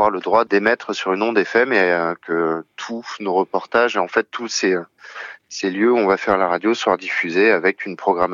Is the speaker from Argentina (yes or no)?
no; Centre-Val de Loire, France; also born or lived in Paris; moi je suis originaire du Berry